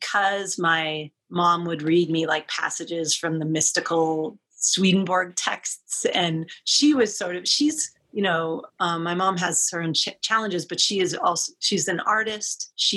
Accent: Montana, United States; also born or lived in Minnesota; Like I also have those Midwestern roots coming from Minnesota originally, but growing up in Montana

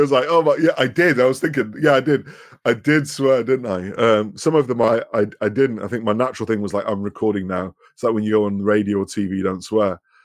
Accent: Scotland, United Kingdom; I mean, look, I'm Scottish, so I can understand. I'm used to that.

